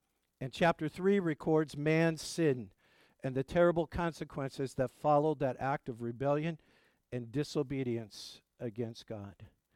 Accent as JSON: {"language": "English", "region": "Ohio", "country": "United States", "tie": "born or raised there", "said": "That is not very far from where I grew up in Northern Ohio, and I've been there twice."}